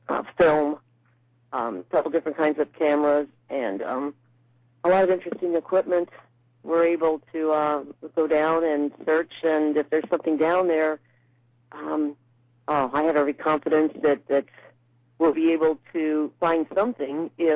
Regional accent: Safford, Arizona, United States; I grew up in Arizona. Uh-huh. I grew up in Stafford, Arizona.

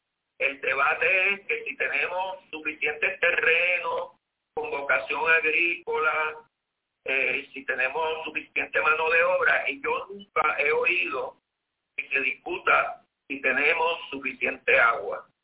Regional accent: Puerto Rico; y esto sí nos va a doler, como puertorriqueño, el arroz

